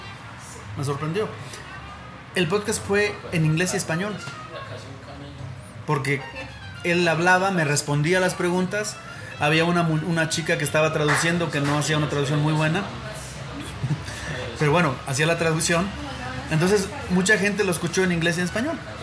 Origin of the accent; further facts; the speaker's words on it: Xalapa, Veracruz, Mexico; Vine a mi tierra, allá a Veracruz, México, en marzo, abril. Le hice una entrevista a unos músicos de ahí, de mi tierra, de Jalapa, de la capital de Veracruz.